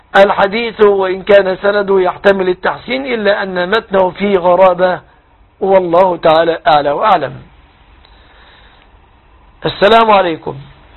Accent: Egypt

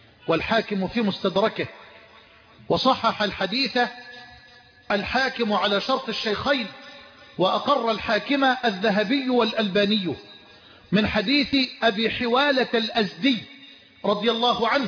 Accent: Egypt; بلدنا مصر

